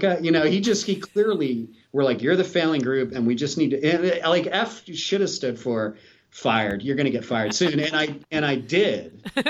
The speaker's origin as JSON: {"language": "English", "town": "Philadelphia", "region": "Pennsylvania", "country": "United States", "said": "which was at the time we were living in Maryland and I'm from Philadelphia."}